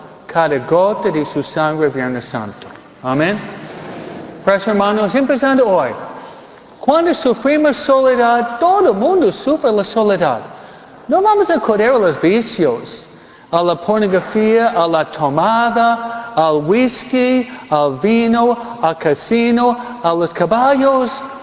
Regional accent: Michigan, United States; born there; yo nací en Michigan.

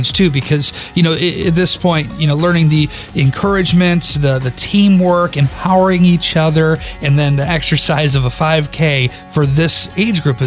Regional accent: Eau Claire, Wisconsin, United States; Eau Claire, my hometown.

